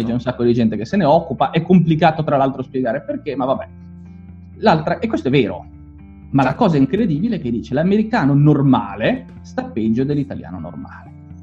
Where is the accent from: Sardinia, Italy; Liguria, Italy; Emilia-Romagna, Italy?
Liguria, Italy; Genoa; sai, io sono di Genova, non mi offendo